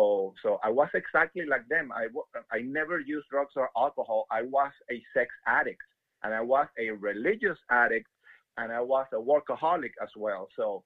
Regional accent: Colombia; English is a second language; now in Miami, United States; We are originally from South America, Colombia. That's why we have this weird accent.

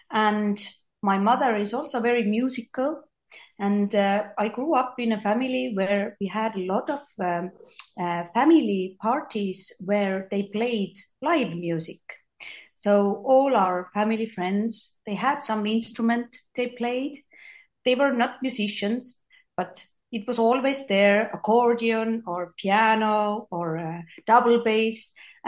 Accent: Tartu County, Estonia; So we come from Estonia and it's a small country. And so it's almost a village. Well, we are like country kids mostly here. So I grew up in a small village and I had a lovely childhood there.

